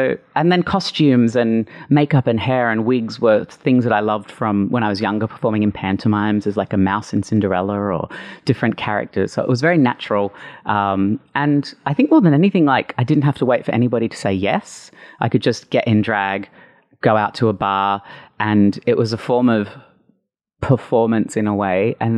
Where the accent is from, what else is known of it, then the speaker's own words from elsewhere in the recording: Brisbane, Queensland, Australia; moved away as an adult; So the year 2000, I moved to Sydney from Brisbane, and I realized I liked boys, and I was going to like gay bars up and down Oxford Street as an 18-year-old and seeing drag shows.